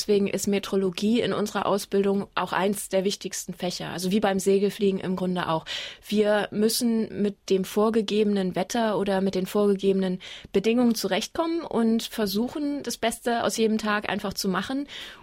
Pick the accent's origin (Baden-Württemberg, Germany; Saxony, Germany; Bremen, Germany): Bremen, Germany; Naja, das ist ja, wo ich herkomme, vom platten Land weg da oben in Bremen.